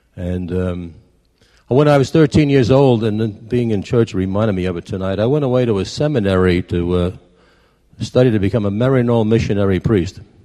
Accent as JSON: {"language": "English", "town": "Brooklyn", "region": "New York", "country": "United States", "tie": "born there", "lives_now": "Little River, United States", "said": "I was born in Brooklyn, and I now live in Little River, South Carolina. And when those two accents cross, sometimes you can't understand me"}